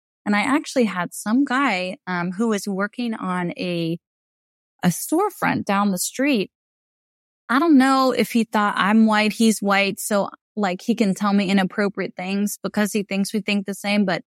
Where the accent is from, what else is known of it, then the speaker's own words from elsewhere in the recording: Kansas, United States; You know, I'm white from Kansas.